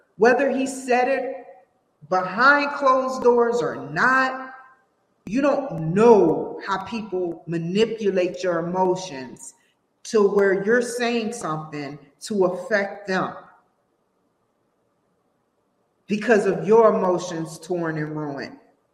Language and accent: English; Washington, District of Columbia, United States; You got people sleeping out on my hometown lawn. I'm from Washington, D.C.